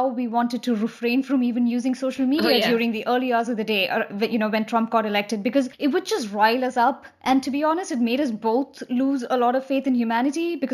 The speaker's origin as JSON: {"language": "English", "country": "India", "tie": "born or raised there", "said": "And since I'm from India and since I grew up there and I received an education there"}